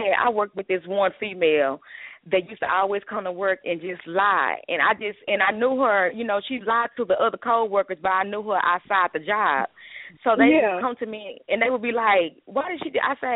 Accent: Dallas, Texas, United States; I'm from Dallas, Texas.

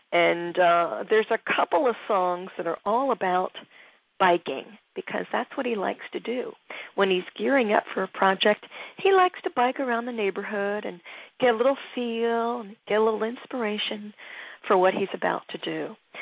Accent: Philadelphia, Pennsylvania, United States; And we grew up in Philadelphia knowing about

